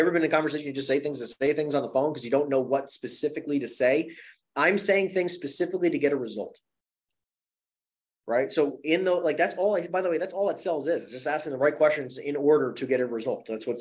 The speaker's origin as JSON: {"language": "English", "region": "New Jersey", "country": "United States", "said": "Because again, I'm from New Jersey, right? New York, New Jersey, we talk really fast."}